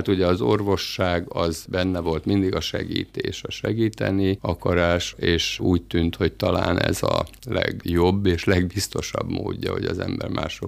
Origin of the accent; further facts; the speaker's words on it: Mátészalka, Szabolcs-Szatmár-Bereg, Hungary; Én Szabolcs megyéből származom, szüleim, édesanyám és édesapám is nyírbátoriak, ott is ismerkedtek meg, és 57-ben kerültünk Máté Szalkára, és ott jártam az általános iskolát.